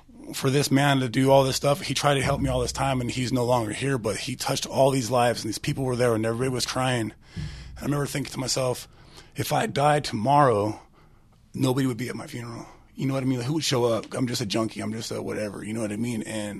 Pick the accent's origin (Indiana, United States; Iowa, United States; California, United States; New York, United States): California, United States; now in Aspen, United States; I came from California out here